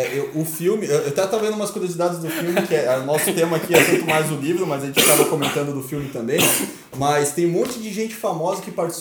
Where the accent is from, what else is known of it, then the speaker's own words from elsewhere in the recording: Curitiba, Paraná, Brazil; now in Criciúma, Brazil; eu vim morar em Criciúma, eu sou de Curitiba, moro aqui em Criciúma desde 2009